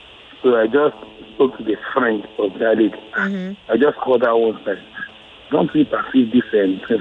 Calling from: Ajegunle, Lagos, Nigeria; from Ajegulu.

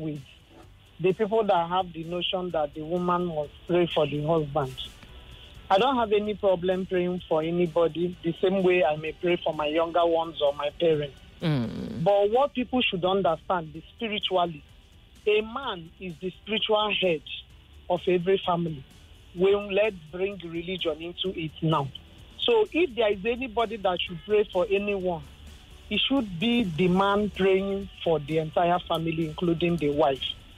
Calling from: Lekki, Lagos, Nigeria; I'm calling you from Lekki Azu.

